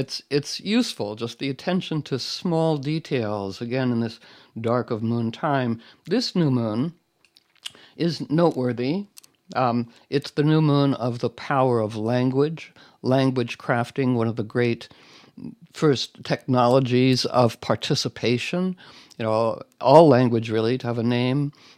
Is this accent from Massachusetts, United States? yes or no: no; Washington, District of Columbia, United States; I'm in D.C., just outside D.C., right? It's my hometown, and there are, tanks in front of Union Station.